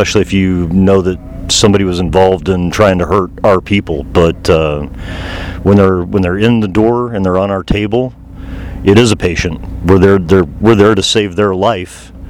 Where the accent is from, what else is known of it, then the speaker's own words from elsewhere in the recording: Oklahoma, United States; I grew up in Oklahoma. I'm a resident of Colorado and stationed in California.